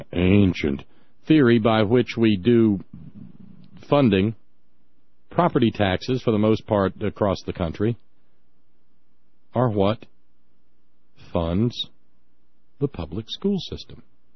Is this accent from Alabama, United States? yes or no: yes; Alabama, United States; where I grew up in Alabama, every county has several school systems.